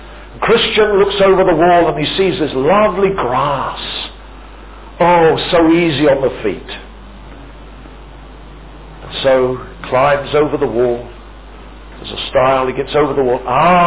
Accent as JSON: {"language": "English", "region": "East of England", "country": "United Kingdom", "tie": "born or raised there", "lives_now": "Philippines", "said": "Now I'm an Englishman, although I live in the Philippines. And as I grew up, in places I've been, and particularly where my parents were living, north of the city of Norwich."}